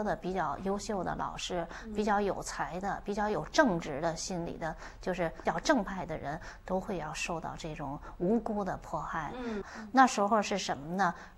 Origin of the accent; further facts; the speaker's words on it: Tianjin, China; 我是天津人啊。